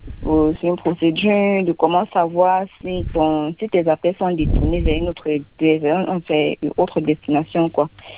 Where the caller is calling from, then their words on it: Douala, Littoral, Cameroon; Je vous appelle depuis la ville de Douala.